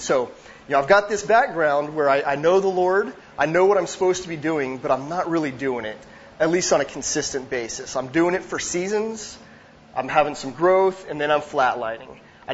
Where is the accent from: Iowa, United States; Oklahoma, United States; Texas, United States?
Texas, United States; Arlington; A little bit about myself. I live in Dallas. I'm born and raised in the area. I was born in Arlington, made it about 90 miles south for college down to Waco, down to Baylor, then moved it right back up to Dallas.